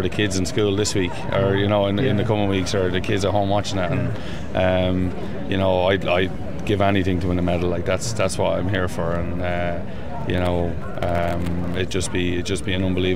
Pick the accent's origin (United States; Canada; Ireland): Ireland; Leinster; I'm patriotic, I'm Irish, but I'm, you know, Offaly as well